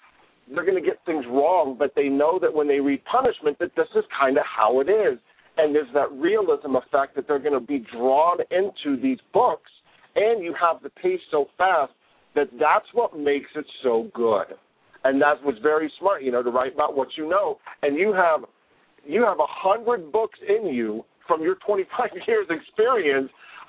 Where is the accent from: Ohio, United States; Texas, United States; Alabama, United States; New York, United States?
Ohio, United States; Columbus; I'm originally from Ohio, grew up in Columbus